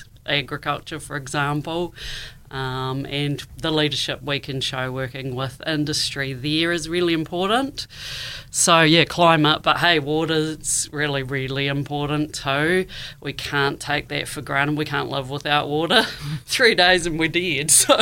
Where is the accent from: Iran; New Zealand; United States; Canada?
New Zealand; Dunedin, Otago; I grew up in South Dunedin. I went to Caversham School.